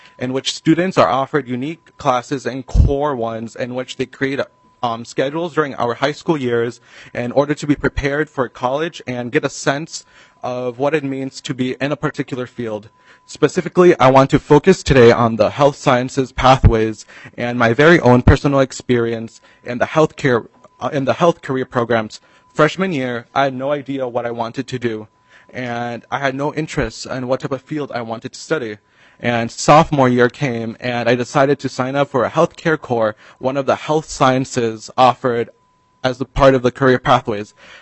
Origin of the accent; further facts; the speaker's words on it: St. Louis Park, Minnesota, United States; And I grew up my whole entire life here in St. Louis Park in Minnesota.